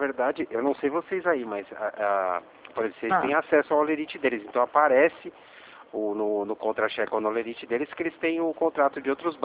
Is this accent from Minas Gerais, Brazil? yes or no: no; Atibaia, São Paulo, Brazil; A gente é de Atibaia.